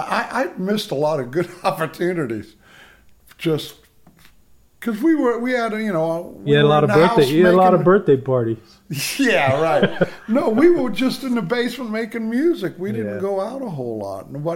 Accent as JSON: {"language": "English", "town": "Edgard", "region": "Louisiana", "country": "United States", "said": "You know, I'm from Edgard. What the hell do I know?"}